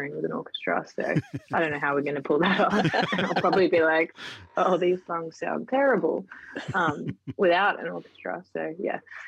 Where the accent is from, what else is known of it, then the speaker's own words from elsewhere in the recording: Sydney, New South Wales, Australia; especially growing up in Sydney